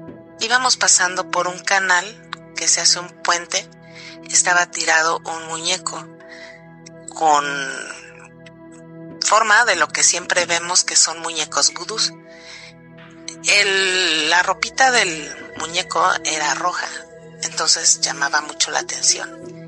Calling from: Germany; de acá de Alemania, para comentarles que el antier fuimos a una casa de campo que está cerca de aquí.

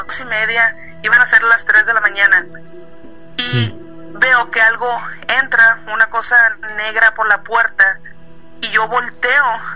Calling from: San Antonio, Texas, United States; Muy buenas noches. … de San Antonio, Texas.

